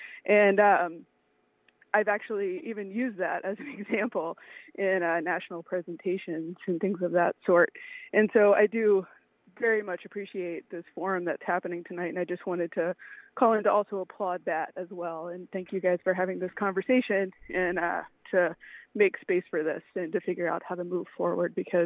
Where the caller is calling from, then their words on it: Belfast, Maine, United States; I'm calling from Belfast.